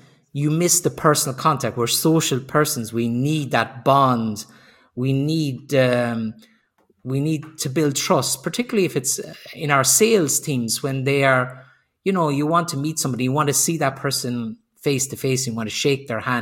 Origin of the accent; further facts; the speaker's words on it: Ireland; Maybe it's because I'm Irish.